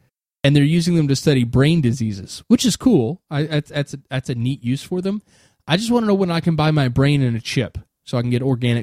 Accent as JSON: {"language": "English", "country": "United States", "said": "A condition where he's Canadian, I'm American, I'm sorry."}